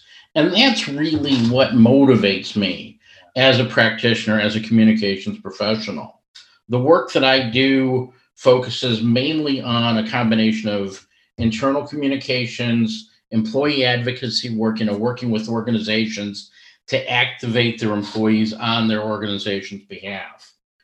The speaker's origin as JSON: {"language": "English", "region": "Midwest", "country": "United States", "tie": "born or raised there", "moved": "as an adult", "lives_now": "United Kingdom", "said": "I'd lived in the West Coast. I'd lived in the South. I'd lived in the East Coast. I grew up in the Midwest."}